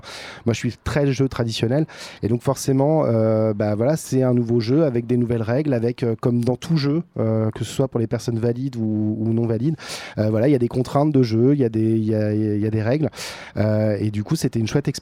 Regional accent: Centre-Val de Loire, France; donc moi je suis de Gâtine-Racan

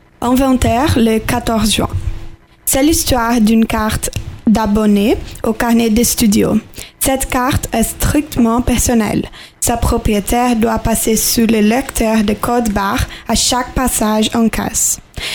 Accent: Rio de Janeiro, Brazil; French is a second language; now in Philadelphia, United States; je viens de Rio de Janeiro, au Brésil. Mais j'habite maintenant à Philadelphie, comme Isabella, aux États-Unis. J'ai 19 ans

